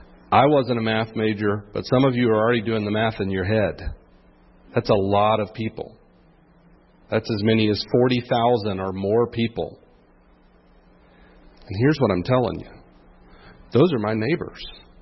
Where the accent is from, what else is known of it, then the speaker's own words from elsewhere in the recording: Florida, United States; moved away; We're from Florida, and we pastored an SBC church there. And about 7 years ago, we moved here